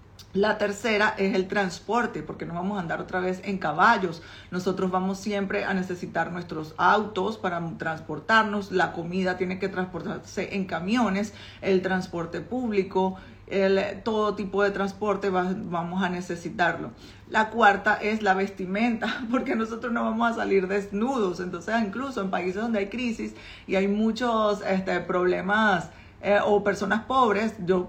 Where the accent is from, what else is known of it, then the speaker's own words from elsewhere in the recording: Venezuela; moved away; después que yo me mudé aquí hace 10 años, como venezolana, ustedes todos deben saber que hemos vivido una crisis y unos altibajos y unas locuras que han pasado en mi país los últimos años, las últimas décadas, mejor dicho.